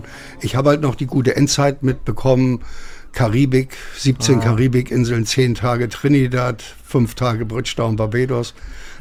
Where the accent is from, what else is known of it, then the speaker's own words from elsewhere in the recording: Hesse, Germany; ich komme eigentlich aus Hessen, kleiner Luftkurort zwischen Kassel und Marburg, und habe dann mit 16 Jahren irgendwo den Wunsch gehabt, zur See zu fahren.